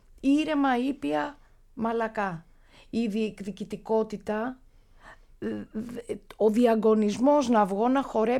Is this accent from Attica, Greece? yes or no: yes; Athens, Attica, Greece; κι ας είμαι από το Παγκράτη, ενώ είμαι στη Σαμαρίνα.